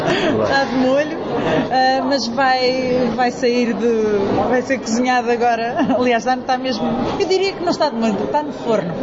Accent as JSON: {"language": "Portuguese", "region": "Azores", "country": "Portugal", "said": "Eu sou dos Açores, eu … sou dos Açores."}